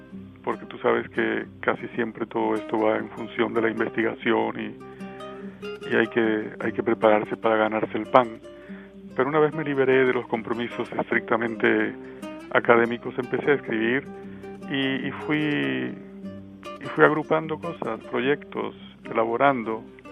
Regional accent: Caribbean coast, Colombia; moved away as an adult; also born or lived in Tunja; siendo costeño, siendo del Caribe, el interior del país estaba un poco alejado para nosotros. Y empecé a conocerlo al llegar a Tunja, en Boyacá, donde hice los estudios universitarios.

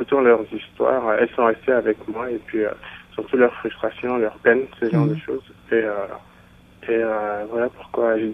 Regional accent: Benin; Ils m'ont dit, non, toi, tu n'es pas béninois. Puis je leur ai dit, ah, si, okay.

